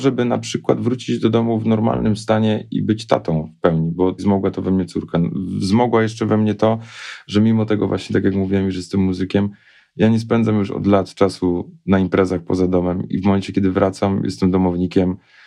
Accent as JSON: {"language": "Polish", "town": "Katowice", "region": "Silesian Voivodeship", "country": "Poland", "said": "Ja jestem stąd, jestem częścią tego miejsca, to miejsce jest częścią mnie"}